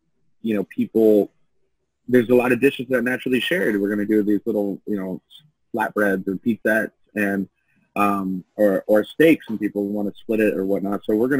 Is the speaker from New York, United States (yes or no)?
no; Kansas City, Missouri, United States; I mean, to answer your question, absolutely. Born and raised in Kansas City, I think